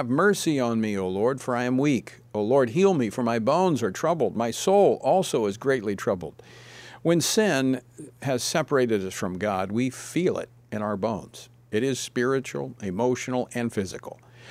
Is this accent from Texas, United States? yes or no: no; Louisiana, United States; in my home state of Louisiana, we've been fighting the federal government.